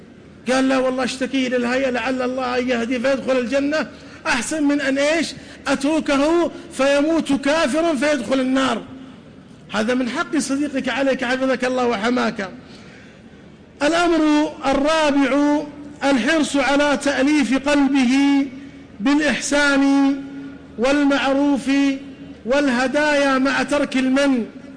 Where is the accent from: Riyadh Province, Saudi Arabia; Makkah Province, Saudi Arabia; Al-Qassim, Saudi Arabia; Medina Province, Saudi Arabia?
Medina Province, Saudi Arabia; Medina; وعندنا في الحجاز في المدينة يقولون